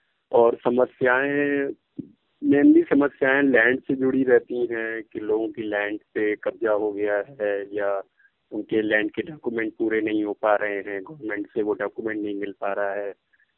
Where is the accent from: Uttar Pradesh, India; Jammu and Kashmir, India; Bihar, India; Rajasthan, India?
Uttar Pradesh, India; Kanpur; तो मैं कानपुर का रहने वाला हूँ, कानपुर उत्तर प्रदेश में आता है, इंडिया के उत्तर प्रदेश में।